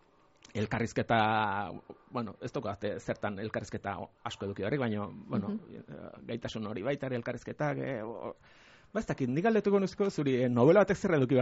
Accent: Basque Country, Spain; born there; ni neroni jaiotzez gipuzkoarra naiz

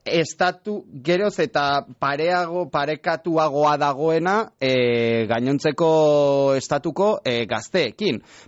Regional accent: Basque Country, Spain; Nik adibidez Gipuzkoatik nator

